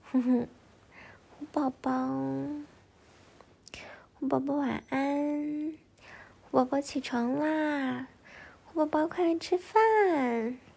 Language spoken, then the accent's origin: Chinese; Guiyang, Guizhou, China; 我们贵阳那边的话，就会喊宝贝的人喊幺儿，喊乖乖。